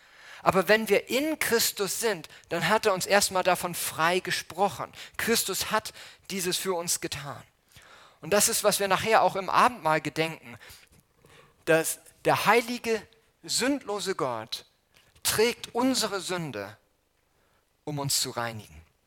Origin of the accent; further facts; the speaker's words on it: Hamburg, Germany; In Hamburg, wo ich herkomme, gibt es eine Straße